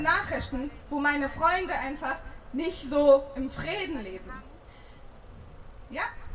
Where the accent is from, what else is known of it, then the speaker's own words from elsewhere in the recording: Syria; ich komme aus Syrien und lebe hier